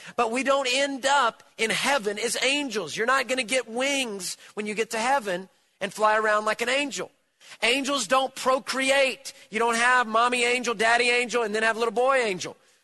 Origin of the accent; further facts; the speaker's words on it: Houston, Texas, United States; I'm a native Houstonian. I grew up on the Oilers, Bum Phillips.